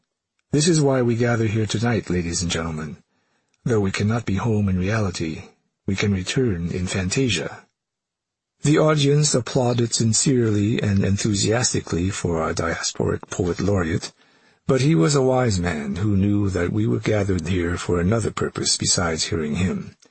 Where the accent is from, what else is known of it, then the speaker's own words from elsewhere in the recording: Buon Ma Thuot, Đắk Lắk, Vietnam; English is a second language; But I had gotten off at Ban Ne Thuat, my hometown, hilltown, town of red earth, highland country of the finest coffee beans, land of booming waterfalls